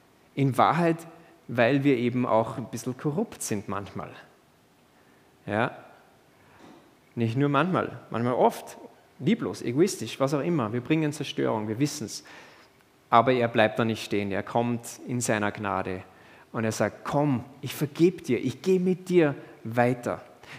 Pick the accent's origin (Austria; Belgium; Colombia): Austria; Denn bei uns in Österreich zumindest ist es so üblich, dass man nicht gleich alle Türen aufmacht, oder?